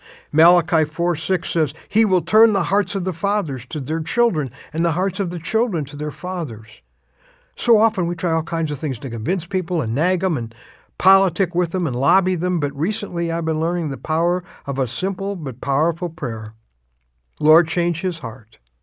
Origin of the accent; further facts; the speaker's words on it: Midwest, United States; also born or lived in Northeast; I grew up in the Midwest, and I lived in the Northeast, so I can handle snow.